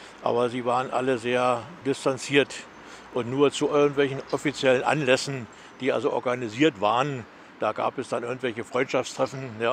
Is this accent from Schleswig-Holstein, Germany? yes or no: no; Berlin, Germany; Wir kommen aus Berlin, aber aus dem ehemaligen Ostteil Berlins hier.